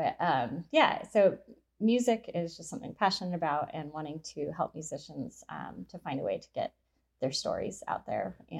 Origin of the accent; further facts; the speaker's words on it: Port Townsend, Washington, United States; born there; I was born in Port Townsend, in the back room of a music store.